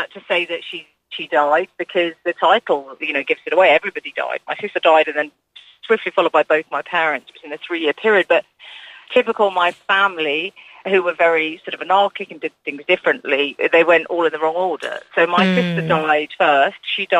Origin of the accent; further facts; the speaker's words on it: London, United Kingdom; we grew up in Highgate in North London